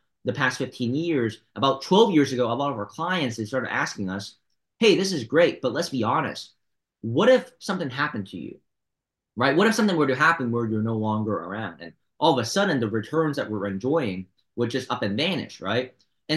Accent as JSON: {"language": "English", "region": "Kansas", "country": "United States", "tie": "born or raised there", "said": "I'm a city boy that loves the suburbs, right? Growing up in Kansas"}